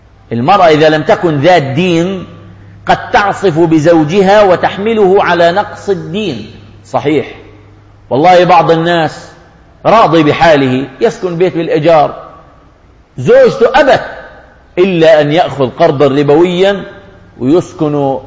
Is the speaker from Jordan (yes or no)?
yes; Jordan; قبل 10 سنوات في 100,000 عانس عندنا في الأردن